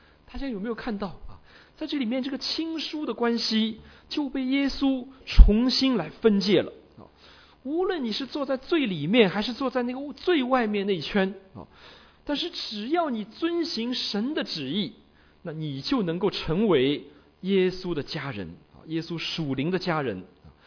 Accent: China; 这个不是我们中国人传统说的那个天伦之乐的那个天伦哈

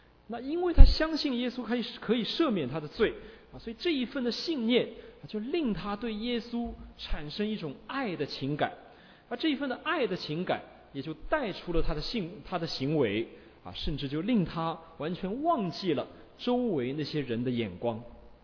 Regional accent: China; 比我们中国人更多些

